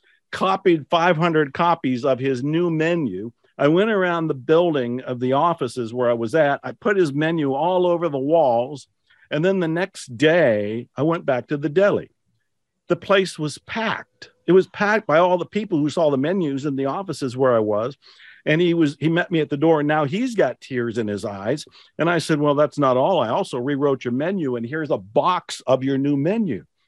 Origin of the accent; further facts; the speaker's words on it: Ohio, United States; Now you have to remember, I'm in Texas and I grew up in Ohio on Italian food, which I was not getting in Texas.